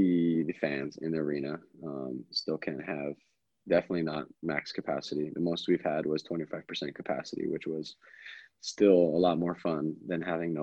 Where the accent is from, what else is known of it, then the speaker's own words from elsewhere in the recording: United States; because, you know, as an American too, like you come back to the national team